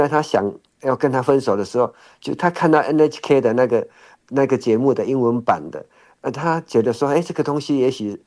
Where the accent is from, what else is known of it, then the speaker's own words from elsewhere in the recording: Hualien, Hualien County, Taiwan; 我也是花莲人，我回花莲我。